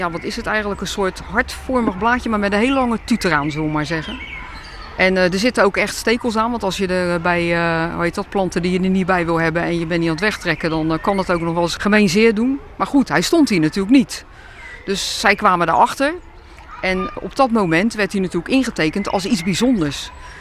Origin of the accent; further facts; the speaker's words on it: Rotterdam, South Holland, Netherlands; Ja, daar zijn we eigenlijk als Rotterdammers hier zo in de Botanische Tuin best wel trots op.